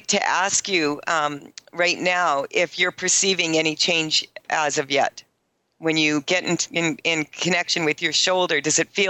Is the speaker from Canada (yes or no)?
yes; Canada; being a Canadian, that, you know, we still belong to, the Commonwealth